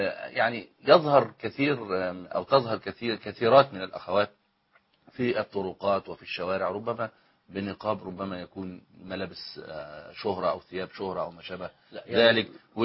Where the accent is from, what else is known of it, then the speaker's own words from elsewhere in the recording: Egypt; احنا كمصريين